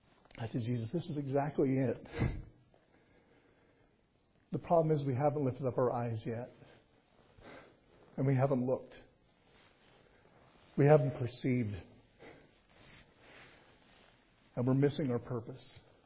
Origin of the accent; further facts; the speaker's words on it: Winkler, Manitoba, Canada; I grew up in Winkler